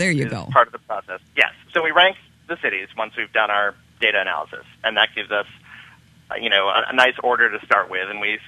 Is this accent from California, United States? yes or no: no; Chicago, Illinois, United States; New York and San Francisco and New Orleans and my hometown of Chicago.